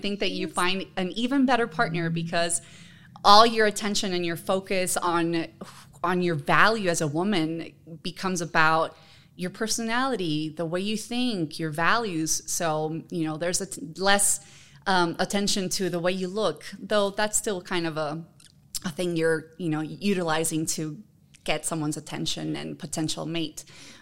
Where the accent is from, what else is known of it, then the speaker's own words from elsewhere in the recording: Honduras; moved away as an adult; now in United States; And I'm originally from Honduras. I was born and raised there, but I have lived now here in the States for 20 years. I consider myself bicultural, bilingual. My dad is American. My mom is Honduran.